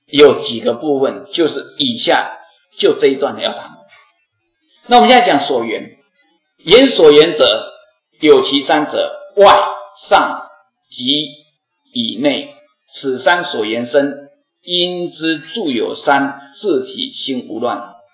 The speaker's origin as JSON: {"language": "Chinese", "country": "Taiwan", "said": "我们是台湾人，这个我当然知道了"}